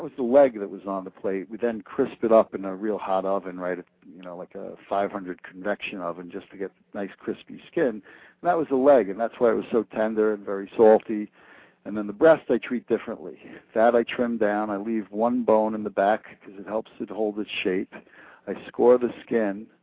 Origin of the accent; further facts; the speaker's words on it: New York, United States; I grew up on Long Island, Western Long Island, Nassau County.